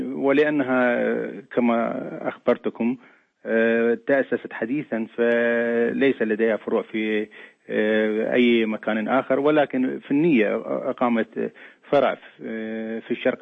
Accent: Iraq; هذه فترة انتقالية من ديكتاتورية أحرقت الأخضر واليابس في بلدنا العراق إلى مرحلة ديمقراطية

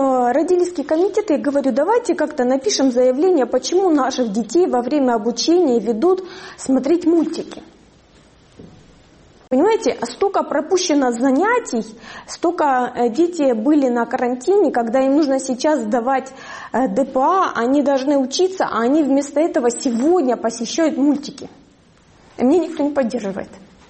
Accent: Donetsk, Donetsk Oblast, Ukraine; moved away as an adult; я переселенка из Донецка. Я приехала сюда с двумя детьми и вижу свое будущее в Горняке, потому что в Донецке я его не увидела.

